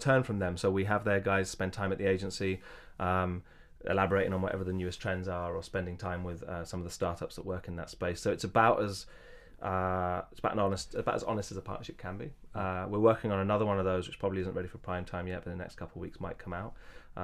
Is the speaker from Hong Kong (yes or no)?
no; England, United Kingdom; Is it clearly established British at this point that I'm originally from England?